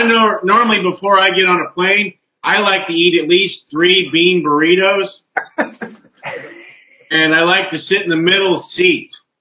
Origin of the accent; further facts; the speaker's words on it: Florida, United States; I'm a dairy farmer, and, I'm from Florida.